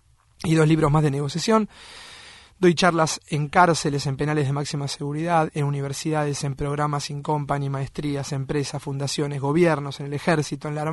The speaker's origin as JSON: {"language": "Spanish", "country": "Argentina", "said": "soy argentino. Si bien no tengo muy claro el lugar en el que nací en Argentina"}